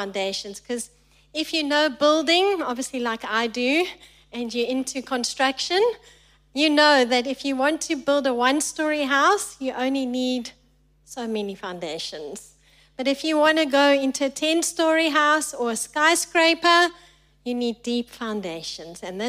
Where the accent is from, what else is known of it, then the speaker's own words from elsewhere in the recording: South Africa; I'm proudly South African.